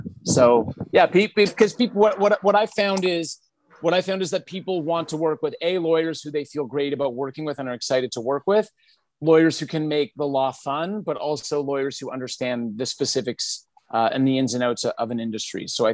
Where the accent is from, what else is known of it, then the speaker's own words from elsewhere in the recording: Canada; I'm Canadian